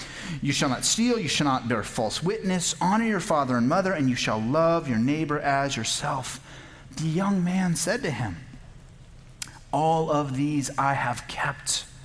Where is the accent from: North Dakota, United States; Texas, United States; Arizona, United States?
Arizona, United States; Tucson; I remember as a kid, I grew up here in Tucson, and the neighborhood kids and we would go out to the wash